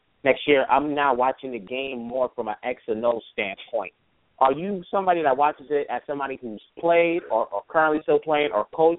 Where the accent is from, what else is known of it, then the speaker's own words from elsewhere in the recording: New York, United States; you know, I'm from New York, so for me, growing up playing ball at a very young age, and even now, everything goes back to the playground